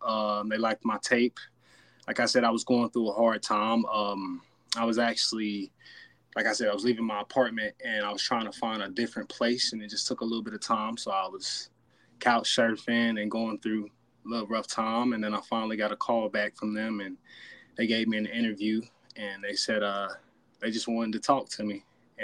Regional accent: Asheville, North Carolina, United States; Yeah, born and raised in Asheville, North Carolina.

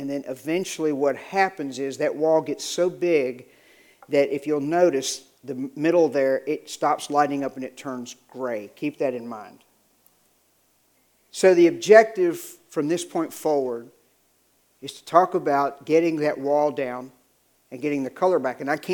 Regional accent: the South, United States; I don't, because I'm from the South.

